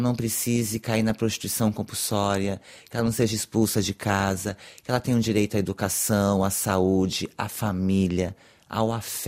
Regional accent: Brazil; Porque a travesti é uma identidade latino-americana, eu sou brasileira.

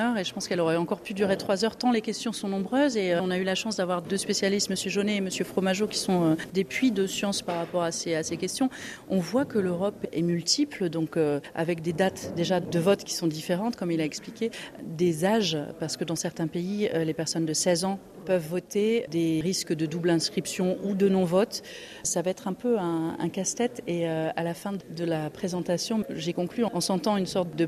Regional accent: France; nous avons, en tant que Français de l'étranger, presque que des polypensionnés

